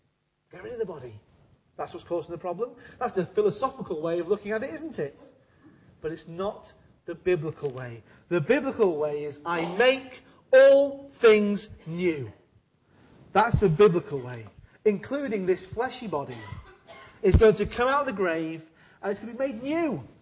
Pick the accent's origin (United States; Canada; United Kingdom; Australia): United Kingdom; We're British. We love the sea, don't we? We love going to the seaside.